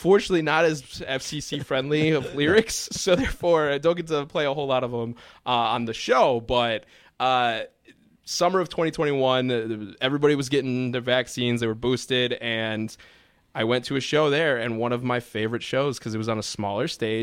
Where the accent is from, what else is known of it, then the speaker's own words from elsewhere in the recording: Milwaukee, Wisconsin, United States; But I think... I mean, I grew up in the Milwaukee area.